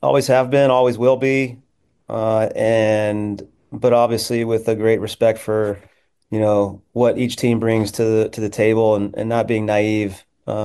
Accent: Houston, Texas, United States; my first game coaching MLS against my hometown team. So really amazing to get this chance and opportunity. Houston's I'm very, very familiar with obviously the city, but also the organization.

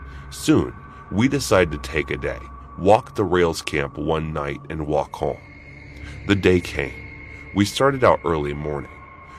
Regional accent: Ohio, United States; I grew up in Ohio in the 70s, and me and my childhood friend Joe were outside all the time we could manage it.

